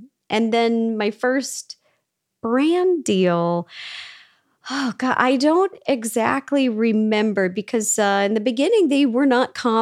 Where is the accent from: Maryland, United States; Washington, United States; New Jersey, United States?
Washington, United States; Seattle; I grew up in Seattle, home of the original Starbucks.